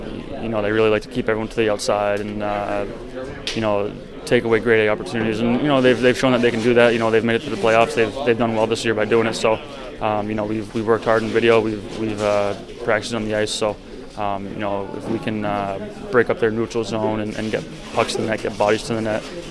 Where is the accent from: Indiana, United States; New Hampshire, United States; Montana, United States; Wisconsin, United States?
New Hampshire, United States; Well, I'm born and raised in New Hampshire. I lived there my whole life. I love it there.